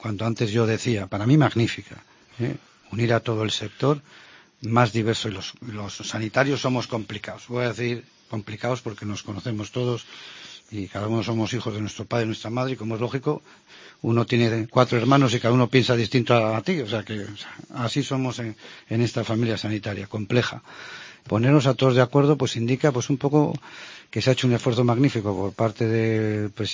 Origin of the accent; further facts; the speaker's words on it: Cantabria, Spain; presumimos los cántabros de una sanidad magnífica